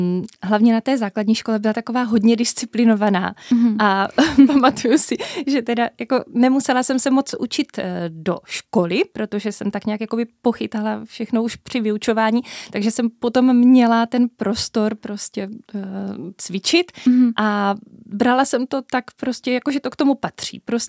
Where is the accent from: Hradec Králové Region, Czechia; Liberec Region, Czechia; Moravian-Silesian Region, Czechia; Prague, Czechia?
Moravian-Silesian Region, Czechia; protože jsme vyrůstali na Ostravsku